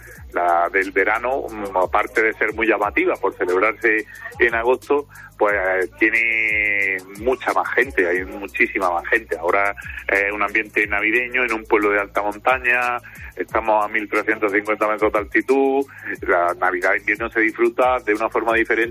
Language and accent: Spanish; Bérchules, Andalusia, Spain; Bérchules. Bueno, Bérchules es un pueblo de los 8.000 y pico más de España, pero cuando identifica, soy del pueblo de la Nochevieja en agosto.